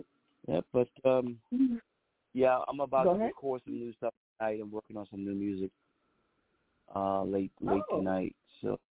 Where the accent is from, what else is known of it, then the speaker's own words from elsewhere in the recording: New York City, New York, United States; Born and raised in Brooklyn, and I live out in Florida.